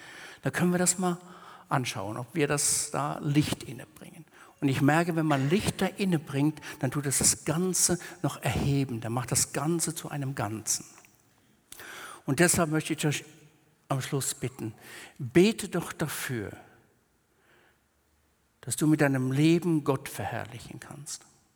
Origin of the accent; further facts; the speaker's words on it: West Germany, Germany; Ich habe mal in meinem Heimatort gepredigt, in einem Ort in Westdeutschland.